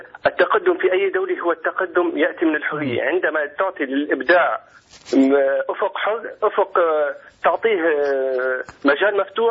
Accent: Syria; now in Abu Dhabi, United Arab Emirates; انا سوري مقيم في العاصمه ابو ظبي

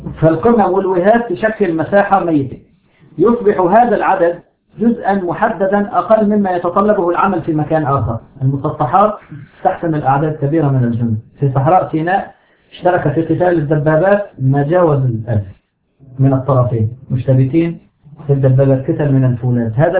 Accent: Hama, Hama Governorate, Syria; هذا حصل عندنا في حماة، مدينة 450 ألف نسمة، فيها أكبر شريحة للتنظيم في البلد كله

